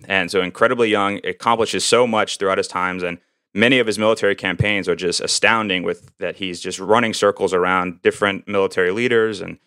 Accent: United States; especially growing up in American education system

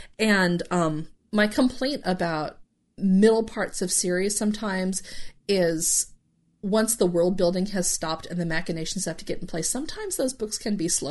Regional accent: Bible Belt, United States; I grew up Catholic in the Bible Belt

